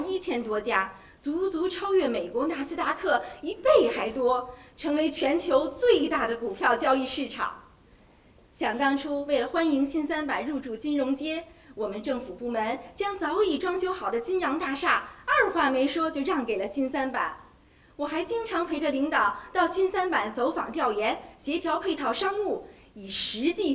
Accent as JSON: {"language": "Chinese", "region": "Beijing", "country": "China", "tie": "born or raised there", "said": "我呀是个地道的北京姑娘，打小就生活在这儿。"}